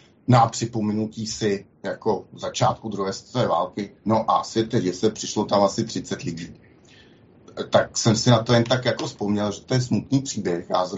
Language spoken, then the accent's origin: Czech; Hradec Králové, Hradec Králové Region, Czechia; dokonce i u nás v Hradci Králové